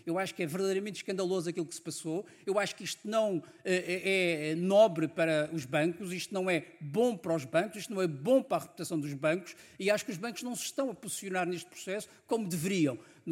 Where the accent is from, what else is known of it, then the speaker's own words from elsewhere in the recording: Portugal; se como português, porque na verdade qualquer português tem direito à indignação